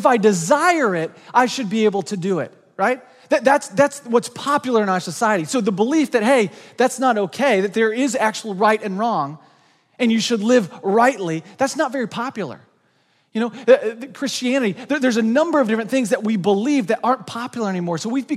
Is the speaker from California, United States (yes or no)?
no; Branson, Missouri, United States; I'm from Branson, Missouri, the great metropolis of Branson, Missouri. It's awesome. You go there when you're like 65 and hang out. It's just an old people mecca. And so I grew up in Branson.